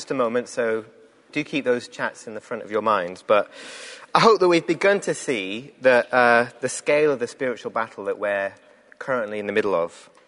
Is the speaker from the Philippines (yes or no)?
no; England, United Kingdom; my first instinct is to thank God for being British, for having a British passport and being in England.